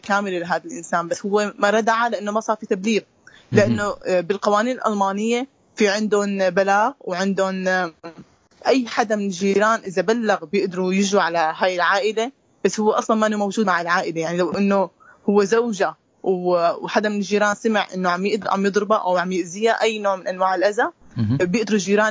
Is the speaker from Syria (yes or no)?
yes; Syria; يعني موجودة عندنا بسوريا وبالدول العربية